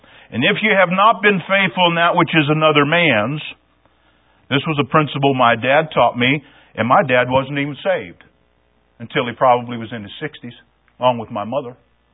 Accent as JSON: {"language": "English", "region": "Ohio", "country": "United States", "lives_now": "New York, United States", "said": "When somebody says, no, you're a transplant from Ohio, how long do I have to be out of Ohio before I become a New Yorker?"}